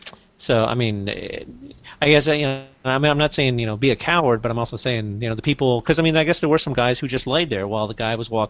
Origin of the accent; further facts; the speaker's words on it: Arkansas, United States; I mean, I grew up shooting guns. I grew up in Arkansas. Everybody had a gun.